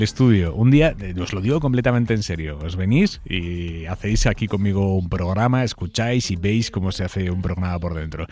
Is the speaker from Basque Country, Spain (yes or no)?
yes; San Sebastián, Basque Country, Spain; yo soy de San Sebastián y tengo a toda mi familia allí, mi padre, mis hermanos.